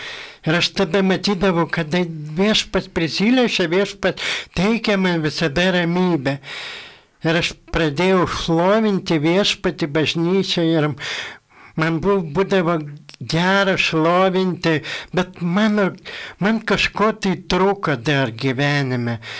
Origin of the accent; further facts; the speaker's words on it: Panevėžys, Panevėžys County, Lithuania; 39 metai, esu iš Panevėžio. Dievą pažinau per savo tikėjimo kelią, per ligas, nes aš gimiau su daug ligų, gimiau tikinčioj šeimoje